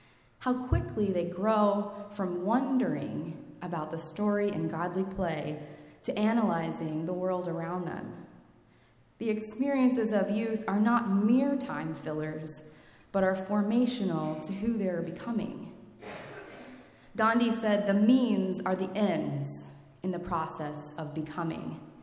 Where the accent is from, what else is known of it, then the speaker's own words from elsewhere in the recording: Kansas, United States; moved away as an adult; I grew up in Kansas, a small town on the Missouri River, but went off to college at age 18 at New York University